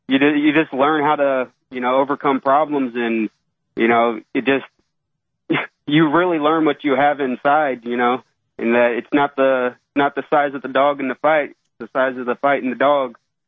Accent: Kansas City, United States; Yeah, I'm from Kansas City, and, you know, we had a lot of gangs that we went to school with.

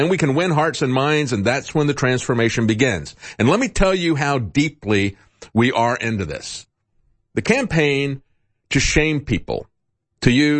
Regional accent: the South, United States; I grew up in the South.

